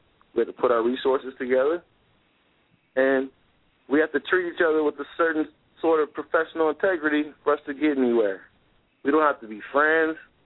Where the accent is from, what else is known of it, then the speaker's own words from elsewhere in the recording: United States; And I don't negotiate with terrorists. I'm like, I'm from America. I don't do that terrorist tactic shit.